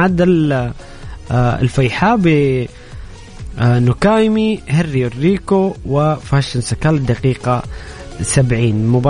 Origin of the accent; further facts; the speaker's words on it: Saudi Arabia; وحلمنا وتطلعاتنا كسعوديين